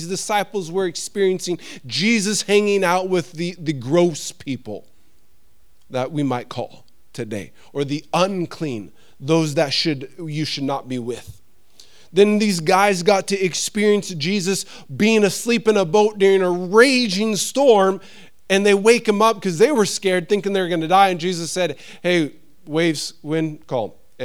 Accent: Missoula, Montana, United States; I'm full-on American. When I went to Bible college from my hometown in Missoula, Montana, to this small podunk town called Ellendale, North Dakota

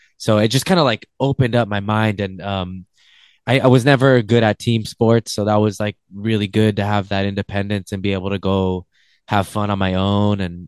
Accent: Los Angeles, California, United States; I grew up in Frogtown, like Northeast LA, by Dodger Stadium.

